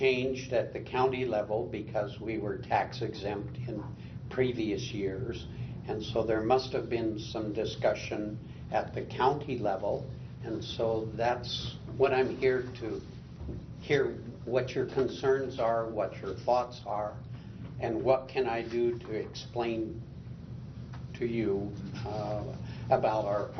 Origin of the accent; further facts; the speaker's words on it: Pender, Nebraska, United States; I'm an attorney from Pender.